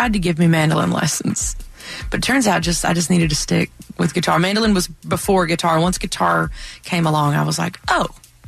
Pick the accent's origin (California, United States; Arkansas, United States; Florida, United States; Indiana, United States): Arkansas, United States; Mammoth Spring; And then when I was growing up in Mammoth Spring, we lived really close to Hardy. Like, that's where I went to high school, was over in Highland.